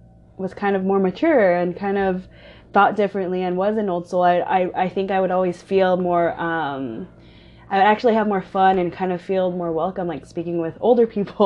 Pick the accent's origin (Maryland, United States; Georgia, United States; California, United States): California, United States; San Diego; I actually grew up in San Diego, California, in a small town there, a community called Mira Mesa.